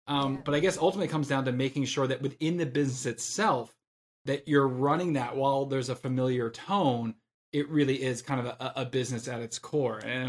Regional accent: United States; We owned a Dairy Queen back where I grew up in the States.

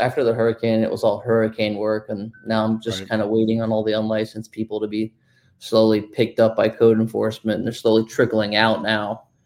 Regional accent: Port Charlotte, Florida, United States; born there; I was born in Port Charlotte, Florida.

